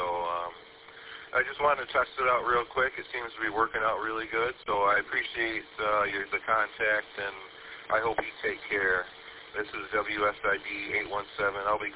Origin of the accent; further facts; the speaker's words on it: Saginaw, Michigan, United States; All right, Lee … I'm from Saginaw, coming at you from the Saginaw repeater.